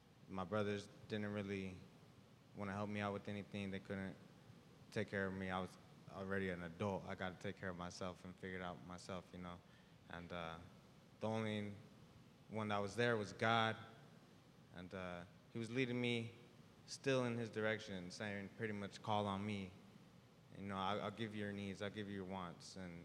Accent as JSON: {"language": "English", "town": "Las Vegas", "region": "Nevada", "country": "United States", "tie": "born or raised there", "said": "I grew up in Las Vegas. I'm 21 years old."}